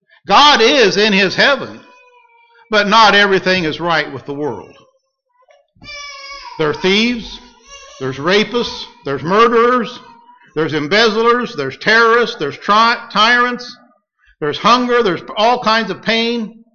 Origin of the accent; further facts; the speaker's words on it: United States; as an American citizen, I have my preferences as to who I would like to see elected